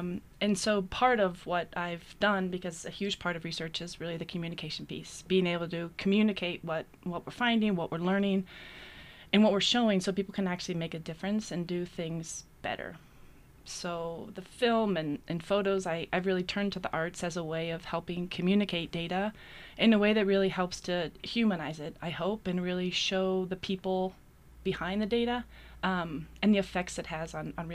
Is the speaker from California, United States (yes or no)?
no; Tucson, Arizona, United States; now in Colorado, United States; I grew up in Tucson, Arizona, and I've been in Colorado for 20 years now.